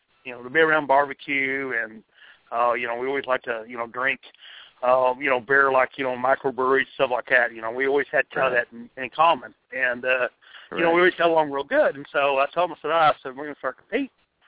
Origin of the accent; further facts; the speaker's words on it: New Mexico, United States; You know, I grew up in New Mexico. And, so I grew up with lots of Mexican food.